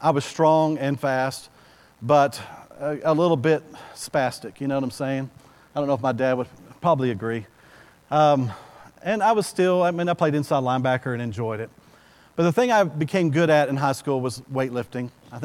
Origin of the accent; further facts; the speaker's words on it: Bowie, Texas, United States; You got to go to Bowie, in my hometown